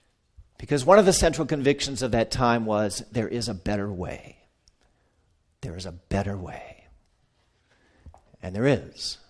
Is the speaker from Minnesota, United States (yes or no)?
yes; St. Paul, Minnesota, United States; I was out with my dad on a Saturday afternoon in my hometown of St. Paul